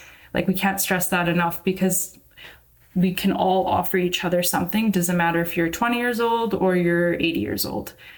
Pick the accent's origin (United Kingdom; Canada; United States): Canada; we're Canadian